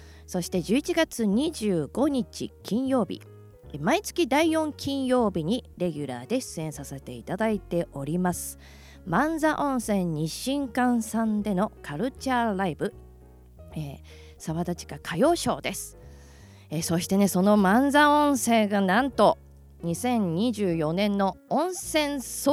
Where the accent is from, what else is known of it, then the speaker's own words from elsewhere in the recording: Gunma, Japan; そして今私地元の群馬県で